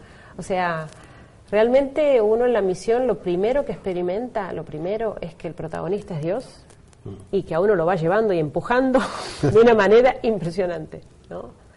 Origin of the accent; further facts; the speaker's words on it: Villa Mercedes, San Luis, Argentina; Bueno, yo soy de Villa Mercedes, San Luis. Ahí nací, ahí estudié, ahí vive mi familia. Estudié primaria y secundaria en un colegio estatal. Y después comencé la universidad, ahí mismo en Villa Mercedes, Universidad Nacional de San Luis